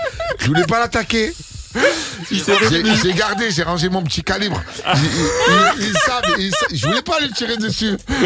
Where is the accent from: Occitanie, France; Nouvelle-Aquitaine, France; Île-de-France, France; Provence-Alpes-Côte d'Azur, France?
Provence-Alpes-Côte d'Azur, France; Marseille; mais en tant que Marseillais, ça passe pas.